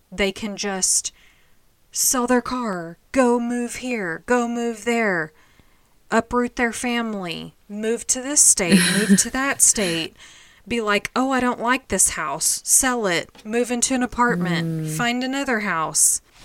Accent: Texas, United States; I mean, we're from Texas, yeah, where you can drive 8 hours and still be, yeah, in Texas.

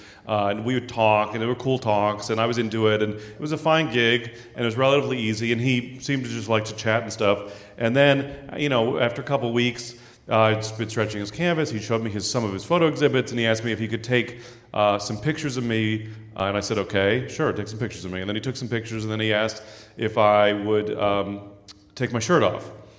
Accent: San Francisco, California, United States; So, I grew up in San Francisco. I was born in 1975, which means that I was a child in the thick of the gay rights movement.

